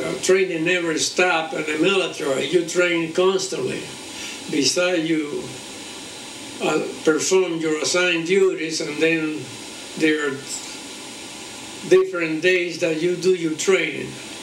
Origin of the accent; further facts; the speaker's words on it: Puerto Rico; Always as a child, when I was growing up in Puerto Rico